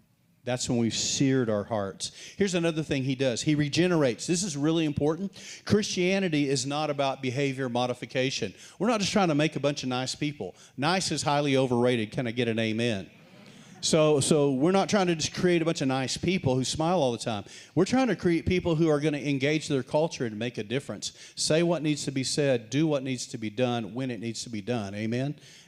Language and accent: English; Post, Texas, United States; I grew up in West Texas in the Panhandle. I went to a small school, small high school in Post, Texas, Bold Gold Antelopes, woohoo